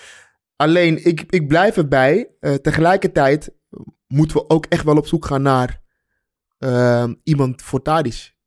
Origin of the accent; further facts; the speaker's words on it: Amsterdam, North Holland, Netherlands; Maar het is wel genieten voor ons als Amsterdammers.